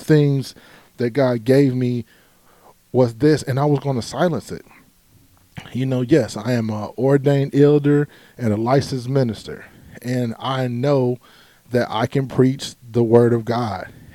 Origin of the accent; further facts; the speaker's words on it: Cleveland, Ohio, United States; I'm a kid from Cleveland that is a TED Talk presenter.